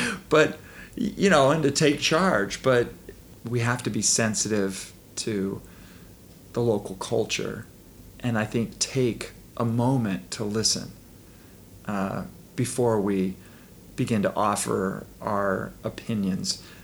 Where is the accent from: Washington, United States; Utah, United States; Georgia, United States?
Utah, United States; I had growing up in Utah, I had driven through Indian reservations on my drives down to Phoenix, Arizona